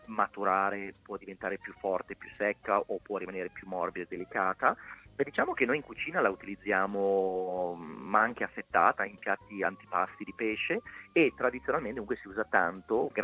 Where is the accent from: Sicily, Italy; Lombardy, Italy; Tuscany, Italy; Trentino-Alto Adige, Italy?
Lombardy, Italy; Milan; io sono di Milano